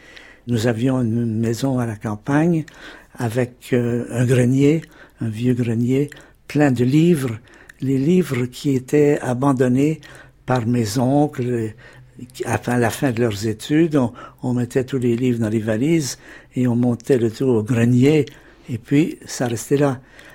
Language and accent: French; Montreal, Quebec, Canada; Oui, c'est à Montréal. C'est dans une maison assez vieille où nous habitons avec mes parents et mes grands-